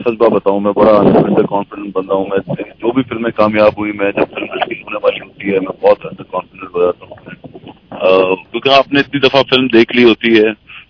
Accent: Punjab, Pakistan; میں پنجابی ہوں

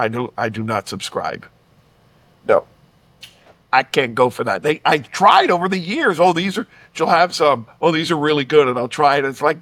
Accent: Miami, Florida, United States; Listen, I'm from Miami, which is not in the South. We don't do boiled peanuts.

